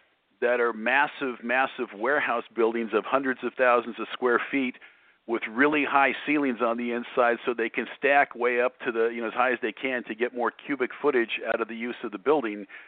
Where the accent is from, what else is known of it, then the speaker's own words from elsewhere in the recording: Los Angeles, California, United States; now in Temecula Valley, United States; I live in an area called the Temecula Valley, which is about an hour north of San Diego, but I grew up in Los Angeles, and moved out here like 13 years ago.